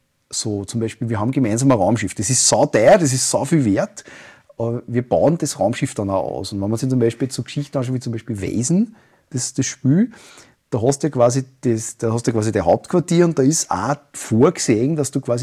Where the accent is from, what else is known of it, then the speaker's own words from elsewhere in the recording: Upper Austria, Austria; Und ich darf Haxen sagen, ich bin Oberösterreicher